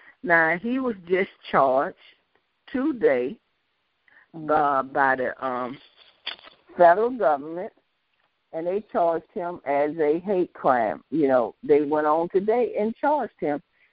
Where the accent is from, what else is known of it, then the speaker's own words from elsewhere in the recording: Goshen, Mississippi, United States; there's a case that's going on in my hometown in Goshen, Mississippi